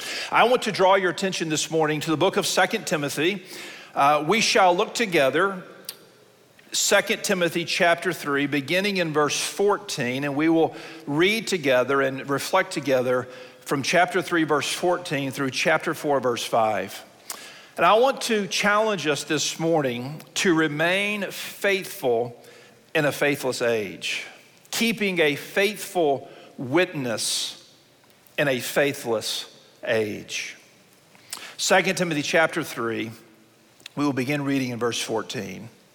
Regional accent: Mobile, Alabama, United States; I'm from the Gulf Coast, from Mobile, Alabama, as is my wife.

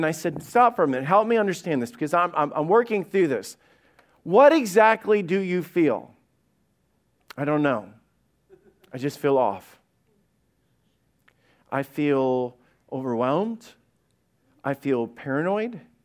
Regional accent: Alabama, United States; I told you guys, I grew up in Alabama.

